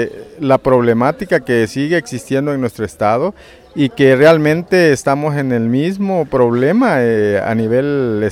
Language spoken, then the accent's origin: Spanish; Chiapas, Mexico; vengo del estado de Chiapas.